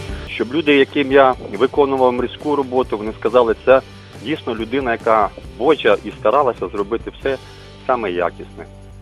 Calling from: Kyiv Oblast, Ukraine; Я з Київської області.

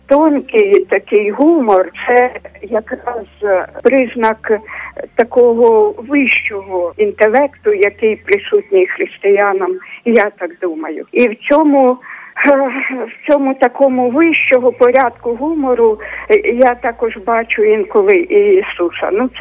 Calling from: Kyiv, Ukraine; я з Києва.

